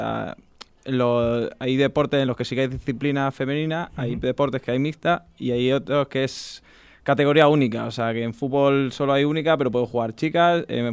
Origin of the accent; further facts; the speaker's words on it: Las Ventas de San Julián, Castilla-La Mancha, Spain; Yo soy de las Ventas de San Julián.